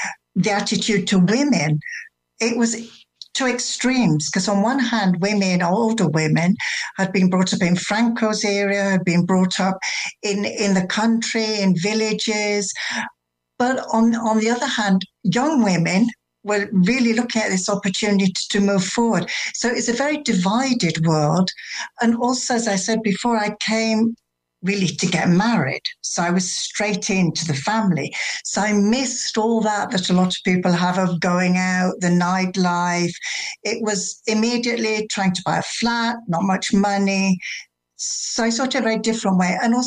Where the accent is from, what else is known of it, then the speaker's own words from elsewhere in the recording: England, United Kingdom; also born or lived in Germany; now in Spain; I'm English, and I didn't come from England. I came from Germany